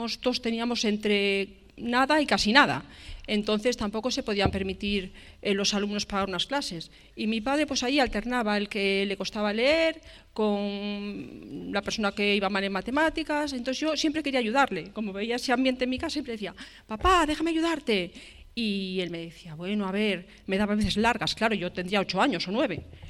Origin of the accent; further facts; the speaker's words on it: Carucedo, Castile and León, Spain; accent: Galician; mi niñez la viví en un pueblecito cerca de Galicia, así que quizá en algún momento tengo un deje gallego que me encanta, por cierto.